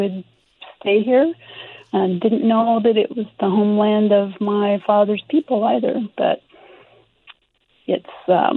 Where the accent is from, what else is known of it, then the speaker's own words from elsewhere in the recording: Wichita, Kansas, United States; I grew up in Wichita, Kansas.